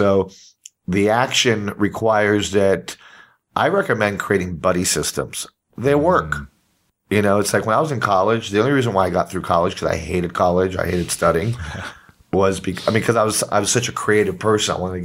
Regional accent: Puerto Rico; I'm from Puerto Rico, and there's a saying in Spanish

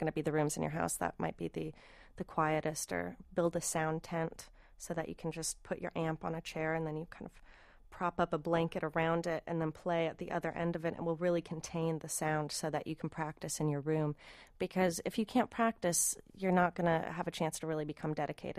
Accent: Minneapolis, Minnesota, United States; I grew up in Minneapolis in the punk scene, punk and noise scene there.

